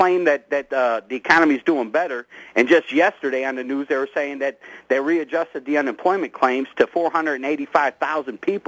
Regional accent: Chicago, Illinois, United States; born there; I'm a Yankee, too. I was born in Chicago, raised by a Union family.

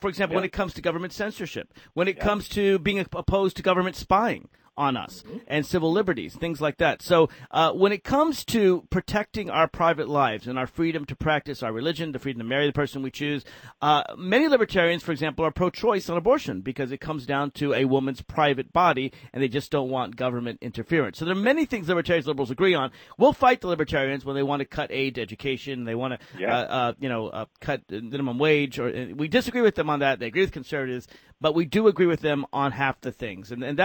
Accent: Virginia, United States; But as long ago as 2003, it was a felony in my home state of Virginia for people

